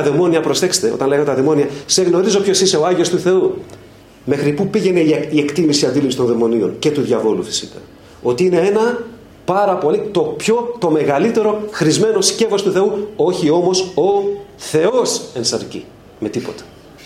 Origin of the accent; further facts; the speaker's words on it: Piraeus, Attica, Greece; θα το πω πειραιώτικα γιατί είμαι από τον Πειραιά